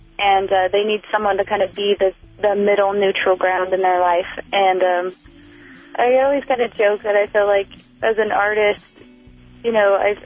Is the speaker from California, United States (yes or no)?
yes; Santa Barbara, California, United States; I originally grew up in Santa Barbara, California, and I've moved kind of all over the country, starting as being a kid